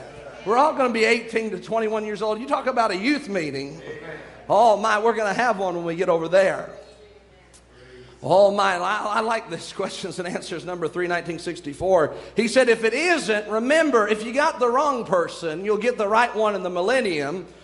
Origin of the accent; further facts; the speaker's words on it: United States; I'm from the United States. We shake hands here.